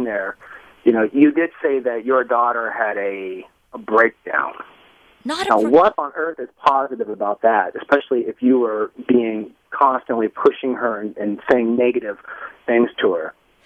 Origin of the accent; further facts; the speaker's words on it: United States; I'm Asian American